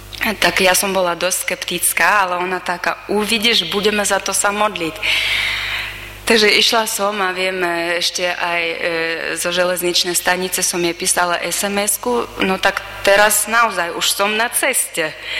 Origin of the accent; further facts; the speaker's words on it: Kazakhstan; pochádzam z Kazachstána